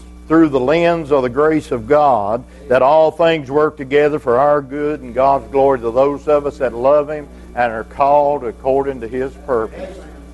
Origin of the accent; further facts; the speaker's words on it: West Virginia, United States; born there; I was born in West Virginia in the night at about 10 o'clock at night, but I ain't been in the dark all my life.